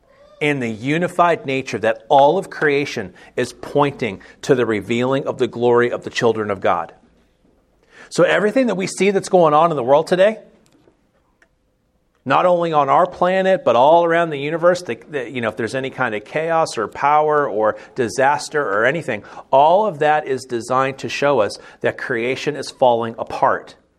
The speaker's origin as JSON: {"language": "English", "region": "Florida", "country": "United States", "said": "I'm from Florida. I don't like Orlando."}